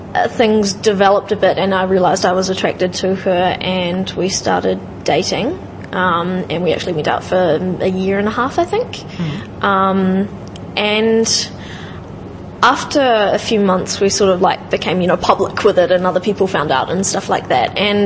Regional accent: New Zealand; I'm a Kiwi, but that doesn't really mean a lot.

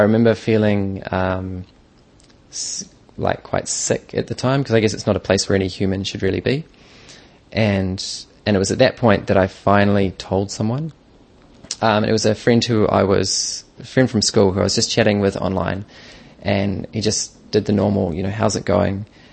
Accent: Auckland, New Zealand; I'm gay and I grew up in Auckland with three younger sisters.

